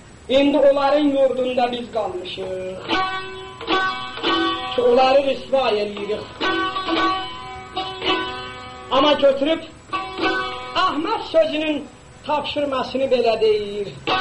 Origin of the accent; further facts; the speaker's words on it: Tikmeh Dash, East Azerbaijan, Iran; Mən İranlıyam. Özümdə Tihmədaşlı.